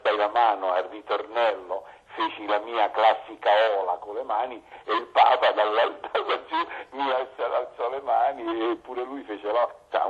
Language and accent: Italian; Rome, Lazio, Italy; born there; noi siamo nati a Fontana di Trevi a Roma